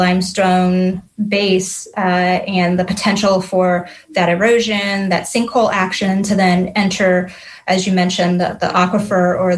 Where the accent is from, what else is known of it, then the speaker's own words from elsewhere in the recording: Tampa, Florida, United States; And in fact, I grew up in the Tampa area, and there's the Riverview Gyp Stack, for example, which is right off of US 41, right there on the west side of the road.